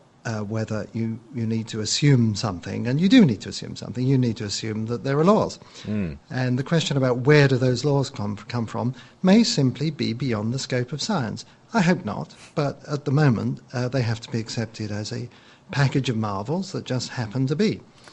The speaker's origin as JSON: {"language": "English", "region": "London", "country": "United Kingdom", "tie": "born or raised there", "said": "I grew up in North London in the austere post-war years where there wasn't a lot of fun going on."}